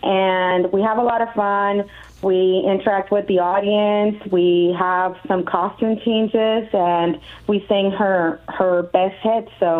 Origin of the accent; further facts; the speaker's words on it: San Luis, Arizona, United States; I'm from San Luis, Arizona. It's a very small town here in Arizona, close to Yuma.